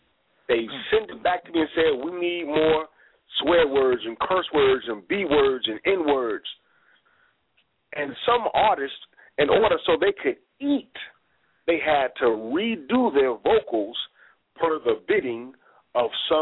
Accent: St. Louis, Missouri, United States; My hometown, St. Louis, Missouri.

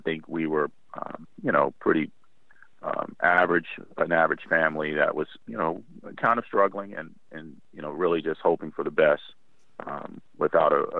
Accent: Washington, District of Columbia, United States; born there; I was born in the Washington, D.C. metropolitan area.

